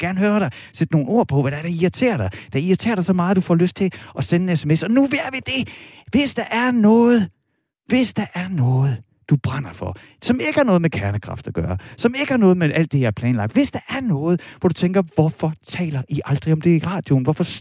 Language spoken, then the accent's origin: Danish; East Jutland, Denmark; accent: East Jutlandic; Er det fordi, jeg taler østjysk?